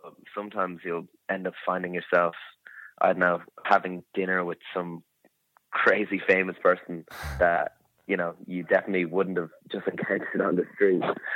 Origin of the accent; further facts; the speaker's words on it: Slane, County Meath, Ireland; I'm from Slane myself.